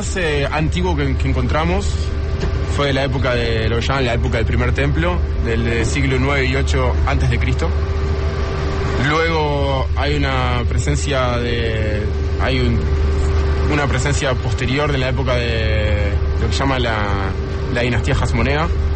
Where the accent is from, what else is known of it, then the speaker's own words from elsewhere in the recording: Uruguay; moved away as an adult; now in Israel; Yo soy de Uruguay.